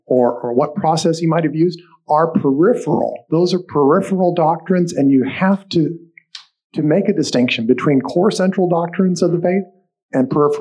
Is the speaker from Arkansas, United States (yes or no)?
no; Texas, United States; I'm from the Bible Belt area of United States, down in Texas